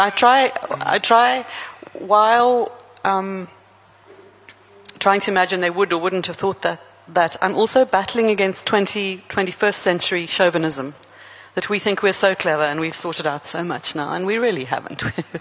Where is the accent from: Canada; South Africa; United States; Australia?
South Africa; I'm South African, I can write myself into being Dingaan's daughter if I want